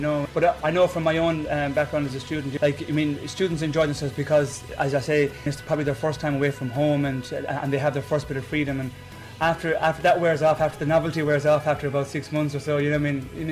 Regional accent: Ennis, County Clare, Ireland; now in Limerick, Ireland; Yes, I was born in Limerick, originally from Ennis. I've lived in Ennis all my life, but I've been living in Limerick for the past 5 years or so.

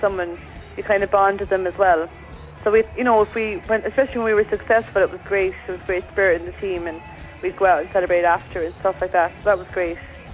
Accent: Tipperary, Ireland; I'm from Tipperary, and I've been playing basketball since I've been about maybe 12 years of age

